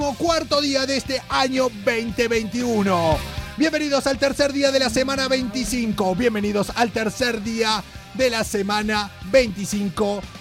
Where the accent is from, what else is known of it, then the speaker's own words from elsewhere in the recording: Mendoza, Argentina; Es que a mí ese me da muy bien, soy mendocino.